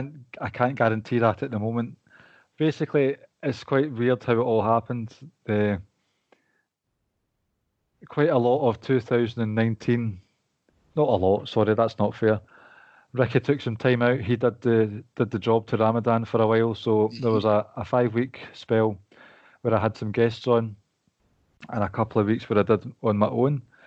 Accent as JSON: {"language": "English", "region": "Scotland", "country": "United Kingdom", "said": "And it's funny that we're from Scotland, but we've got a bizarre amount of people that listen from America and Canada"}